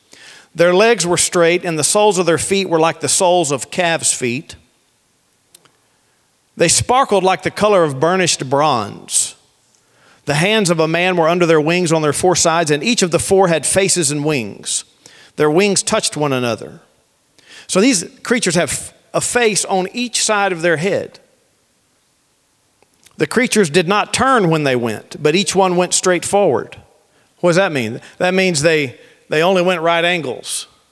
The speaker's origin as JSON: {"language": "English", "region": "Texas", "country": "United States", "said": "Probably not how you pronounce it, but I'm Texan, so it's Chebar."}